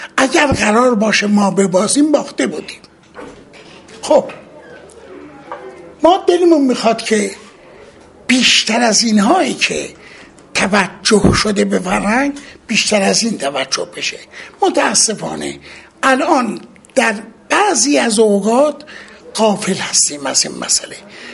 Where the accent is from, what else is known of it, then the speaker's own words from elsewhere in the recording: Iran; ببینید، ما ایرانی هستیم